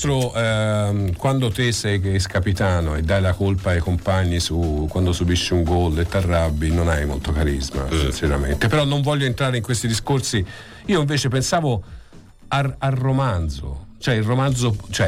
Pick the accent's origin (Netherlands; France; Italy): Italy; Florence, Tuscany; Io sono fiorentino